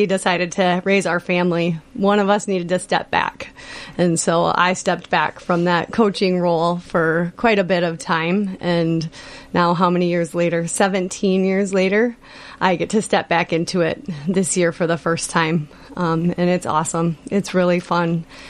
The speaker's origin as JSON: {"language": "English", "town": "Owatonna", "region": "Minnesota", "country": "United States", "tie": "born or raised there", "said": "I would say I grew up in Owatonna and did my high school swimming there."}